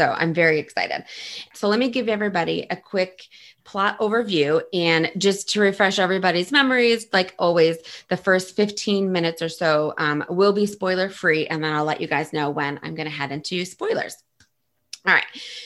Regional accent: New York, United States; also born or lived in Chicago; I grew up in Western New York State. And then I lived in Chicago for 11 years.

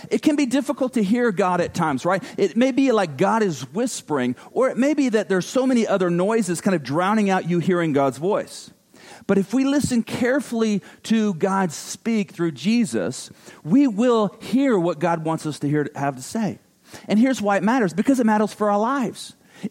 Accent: Tulsa, Oklahoma, United States; So I grew up in Oklahoma. Anybody from Oklahoma? Shout out for Oklahoma. That's about how it goes. And I went to an elementary school called Lewis and Clark Elementary School in Tulsa.

